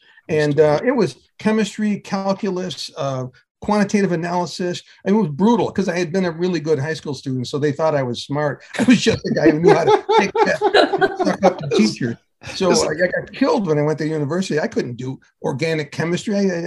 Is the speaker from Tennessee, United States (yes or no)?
no; Niagara Falls, New York, United States; I had worked on a novel set in my hometown of Niagara Falls, New York, for many years, set in the 60s, coming of age story.